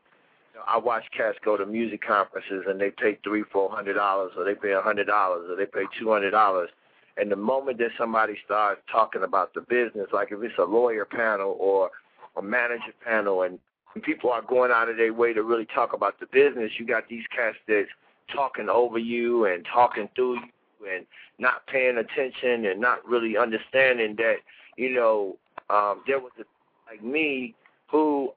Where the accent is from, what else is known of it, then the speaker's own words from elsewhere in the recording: Chicago, Illinois, United States; But I can actually say that I was bred from the Chicago system, and I was exposed to the New York and the L.A. and the other places and how they get down. But my Chicago hustle and my Chicago mentality is what drove me